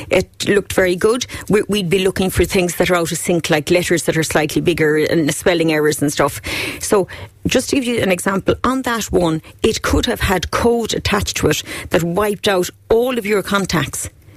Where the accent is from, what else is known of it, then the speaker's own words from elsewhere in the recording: Ireland; That's one of the good things about being Irish.